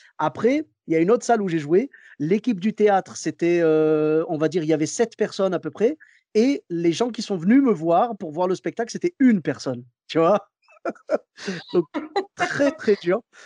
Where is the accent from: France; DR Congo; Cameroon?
France; Bordeaux, Nouvelle-Aquitaine; C'était à Paris, et moi, je devais retourner travailler chez moi à Bordeaux.